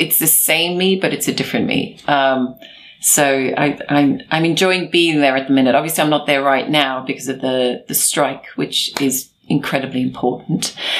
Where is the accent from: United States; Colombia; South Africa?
South Africa; also born or lived in London; growing up in South Africa directly informed who I found I was in London